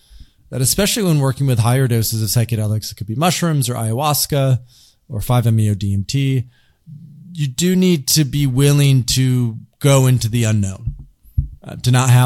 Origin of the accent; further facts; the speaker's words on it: Grand Rapids, Michigan, United States; I grew up in the Midwest in Grand Rapids, Michigan, pretty traditional part of the United States.